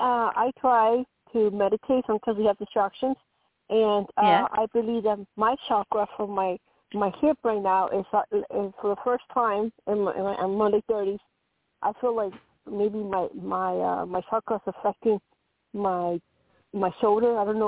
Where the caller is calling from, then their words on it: Colorado, United States; Hi, ma'am. … from Colorado.